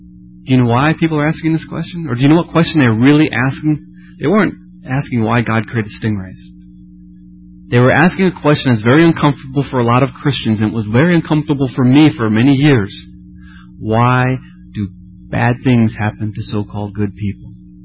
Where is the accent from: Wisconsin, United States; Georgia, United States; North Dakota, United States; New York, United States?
Georgia, United States; Atlanta; including one in Atlanta, Georgia, which is my hometown.